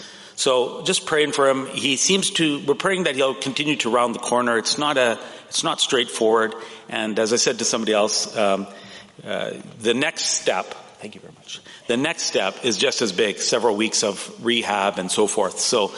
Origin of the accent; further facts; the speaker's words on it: Sudbury, Ontario, Canada; And some of you know I'm from Sudbury, Ontario, which is north of Toronto, around several hours.